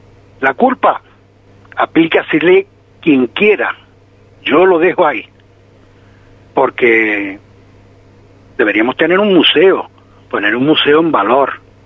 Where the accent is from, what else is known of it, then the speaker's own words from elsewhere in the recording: Salobreña, Andalusia, Spain; Salobreña ante todo, porque Salobreña, mi pueblo, me duele, me gusta, la amo.